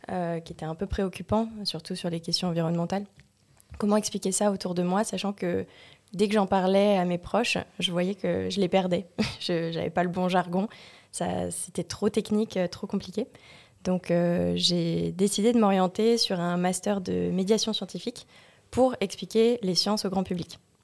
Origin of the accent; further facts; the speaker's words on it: Carpentras, Provence-Alpes-Côte d'Azur, France; moved away as an adult; also born or lived in Monteux; j'ai grandi à Carpentras. J'ai été jusqu'au lycée à Carpentras. Et en faisant un petit crochet par Monteux en primaire et collège. Et retour à Carpentras au lycée. Et puis ensuite, je suis partie, j'ai mis les voiles sur Marseille